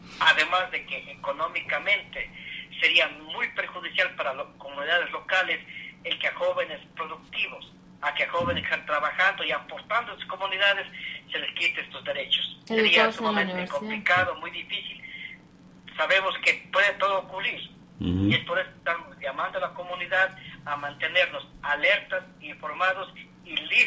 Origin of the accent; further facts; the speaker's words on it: Ecuador; now in United States; personalmente yo soy un inmigrante ecuatoriano, que estoy aquí ya con 23 años